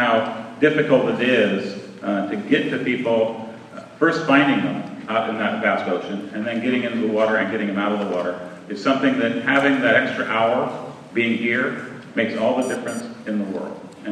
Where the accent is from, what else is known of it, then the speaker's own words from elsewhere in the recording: Port Angeles, Washington, United States; now in Oregon, United States; growing up in Port Angeles, I had many friends, both Coast Guard kids, as well as members of the fishing community and the timber community